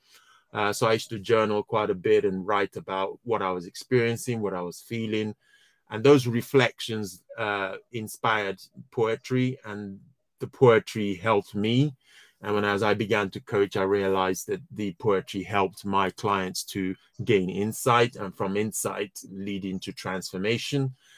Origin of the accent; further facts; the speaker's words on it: Nigeria; moved away as an adult; now in United Kingdom; We all went back to Nigeria in the early 1970s. I grew up pretty much in Nigeria, experienced the good and the not so good of that kind of how things were back then. And then I came back to the UK late 1980s, 1988 actually